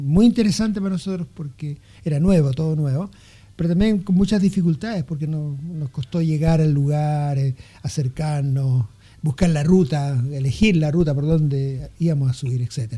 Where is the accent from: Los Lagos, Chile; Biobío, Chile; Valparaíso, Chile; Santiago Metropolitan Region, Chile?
Los Lagos, Chile; Osorno; yo soy originario de Osorno, y en la zona Huilliche, que yo me crié en Osorno